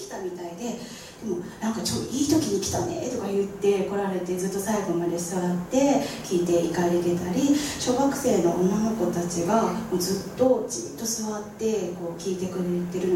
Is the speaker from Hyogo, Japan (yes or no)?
no; Nagasaki, Japan; 曲紹介の中で私が長崎出身だっていうことをちょっと話したんですね。